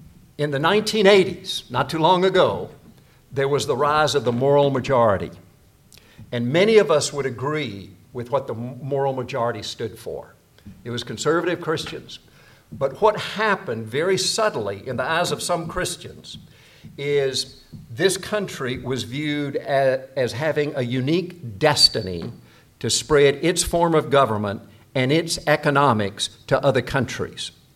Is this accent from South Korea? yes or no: yes; South Korea; Growing up in Korea, from time to time, we'd go to a U.S. military base, and I would see the American flag